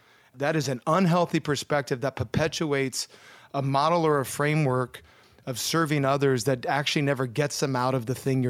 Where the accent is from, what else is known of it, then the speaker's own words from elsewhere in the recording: Hawaii, United States; I mean, we grew up in Hawaii.